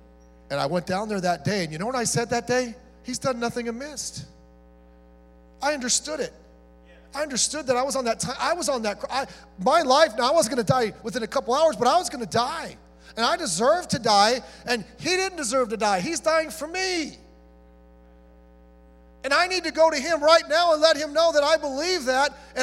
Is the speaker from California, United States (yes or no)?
yes; Long Beach, California, United States; I grew up in North Long Beach, 61st and Cherry. Lived in an apartment complex